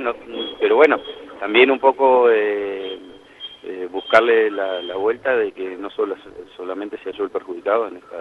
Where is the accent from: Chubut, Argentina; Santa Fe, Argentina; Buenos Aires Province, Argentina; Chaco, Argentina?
Chubut, Argentina; Esquel; somos de Esquel, nos conocemos con cada uno de ellos